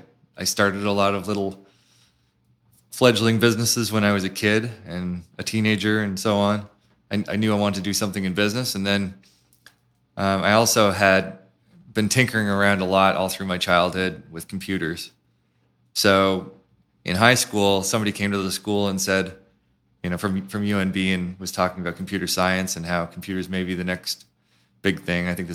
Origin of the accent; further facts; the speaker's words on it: Miramichi, New Brunswick, Canada; I grew up in Miramichi, New Brunswick, and I guess I lived in Miramichi, you know, all through my school years.